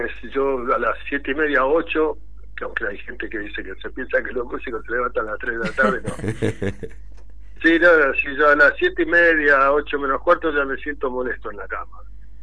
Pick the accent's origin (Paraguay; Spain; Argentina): Argentina; Río Cuarto, Córdoba; born there; also born or lived in Quilmes / Buenos Aires; yo soy nacido en Río Cuarto, en Córdoba, y pasé por Buenos Aires, viví en Barrancas, viví en Parque Patricios, en fin, yo he vivido en muchos lugares, viví en San Fernando.